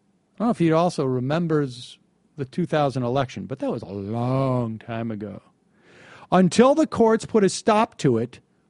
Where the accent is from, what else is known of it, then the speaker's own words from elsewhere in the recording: Worcester, Massachusetts, United States; I remember in my teens growing up in Worcester